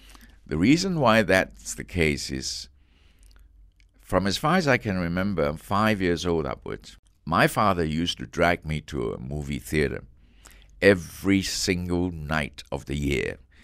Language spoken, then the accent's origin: English; Ipoh, Perak, Malaysia; 1947, when I was born, I actually don't have any memories of Ipoh, of my childhood, until I was about five or six. Mm. Then my earliest memory about Ipoh was the People's Progressive Party.